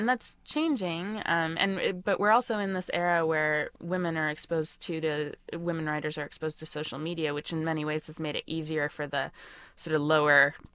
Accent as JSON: {"language": "English", "country": "Canada", "said": "I'm actually Canadian"}